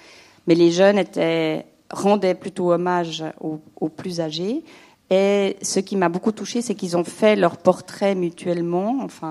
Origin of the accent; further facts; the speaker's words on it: Switzerland; En tant que Suisse, on est toujours un peu périphérique, surtout si on habite à Cuy.